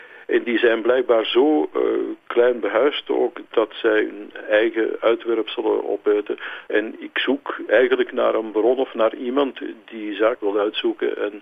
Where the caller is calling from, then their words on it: Lint, Antwerp, Belgium; uit Lint en ik maak me de laatste tijd een beetje ongerust